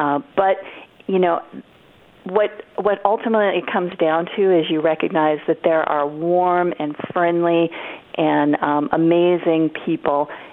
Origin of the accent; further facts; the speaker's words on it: Oregon, United States; growing up in Oregon and starting out in Coos County, I was always near the water